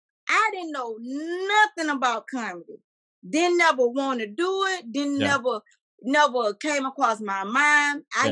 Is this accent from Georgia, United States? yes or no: yes; Atlanta, Georgia, United States; I'm from Atlanta, so I got to do the Fox Theater.